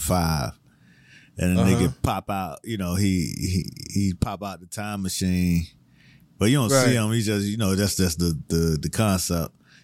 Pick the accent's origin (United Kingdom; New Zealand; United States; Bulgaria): United States; Miami, Florida; They know I'm from Miami.